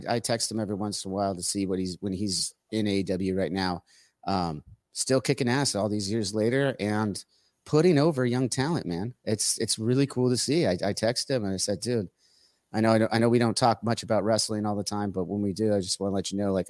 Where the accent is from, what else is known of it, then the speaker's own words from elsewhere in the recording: California, United States; I'm from Orange County, so it's not like I'm partial to it or anything like that.